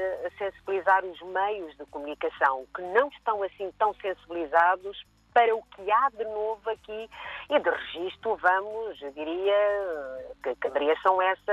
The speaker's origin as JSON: {"language": "Portuguese", "country": "Mozambique", "moved": "yes", "lives_now": "Portugal", "said": "Eu vinha de Moçambique e na verdade, quando aterramos e passámos a viver em Portugal"}